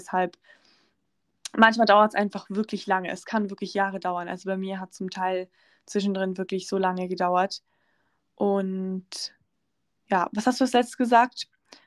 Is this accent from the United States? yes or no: no; Switzerland; ja, bei uns in der Schweiz sind viele Besitzer